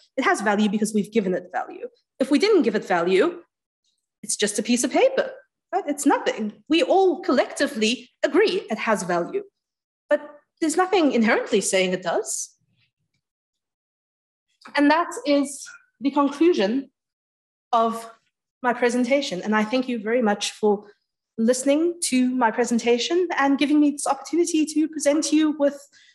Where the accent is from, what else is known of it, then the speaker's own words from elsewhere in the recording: South Africa; as a South African, as someone I spent 28 years of my life in South Africa, I've lived amongst Black people, mixed race people, Muslim, Christian, all these different people.